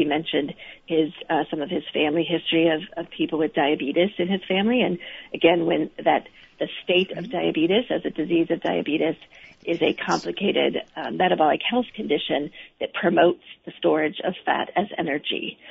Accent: Iowa, United States; So I grew up in Iowa, and around about that time when I was in high school, we had something called Farm Aid

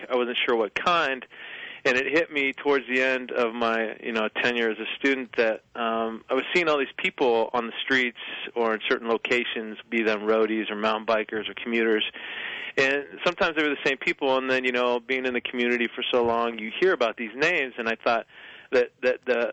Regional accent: Vancouver, Washington, United States; Well, I hail from a small town called Vancouver, Washington, which is across the river from Portland, Oregon.

